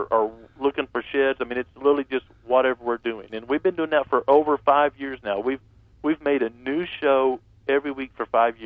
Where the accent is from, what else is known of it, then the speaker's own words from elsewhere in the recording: Missouri, United States; This is our hillbilly. I'm from the Ozark Mountains of Missouri right now, and I moved back home, of course.